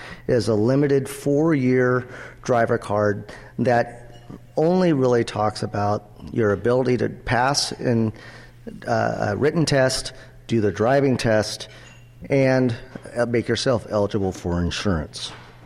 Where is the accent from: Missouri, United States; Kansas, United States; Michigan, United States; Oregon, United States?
Oregon, United States; Eugene; native son of South Eugene and a University of Oregon graduate, so it's always glad to come home to my hometown.